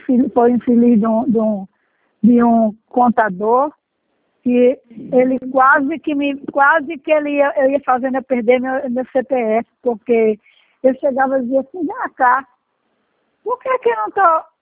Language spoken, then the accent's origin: Portuguese; Pernambuco, Brazil; Minha família é quase toda daí. É, aliás, é toda paraibana, só eu que sou pernambucana.